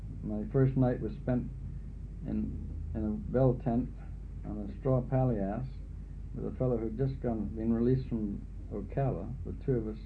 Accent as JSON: {"language": "English", "town": "Oak Bay", "region": "British Columbia", "country": "Canada", "tie": "born or raised there", "also_born_or_lived": "Oshawa", "said": "I came back to Victoria and after the war was over, and I was brought up in Oak Bay. Basically, my home has been here ever since."}